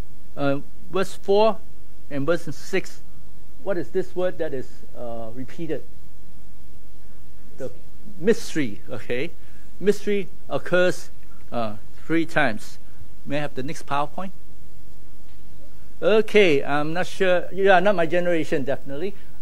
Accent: Malaysia; I come from Malaysia, and we have Indians, there are like 15%, and Chinese are 25%, and the rest are Malays. So I'm used to that multicultural setting.

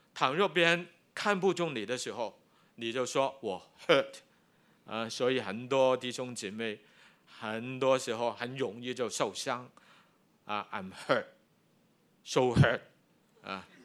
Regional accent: China; 我们中国人很有这个

